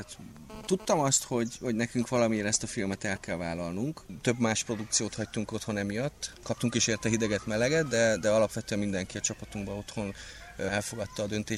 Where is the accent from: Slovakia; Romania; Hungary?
Hungary; Csongrád-Csanád; Én csongrádi vagyok, tehát az Alföld kellős közepéről származom